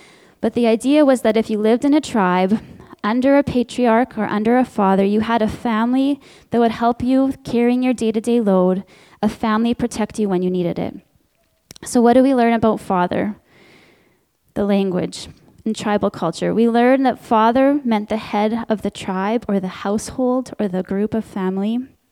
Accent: Canada; He speaks to me in my life as a Canadian woman, as a wife, as a mother.

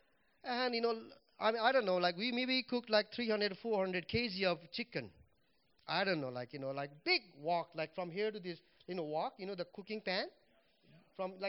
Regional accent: Nepal; English is a second language; And when I came from Nepal, you know, Brand Cree was my small group leader.

